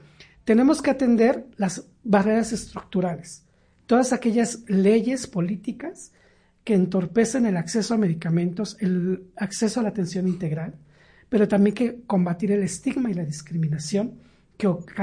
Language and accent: Spanish; Mexico City, Mexico; yo viví y nací aquí en la Ciudad de México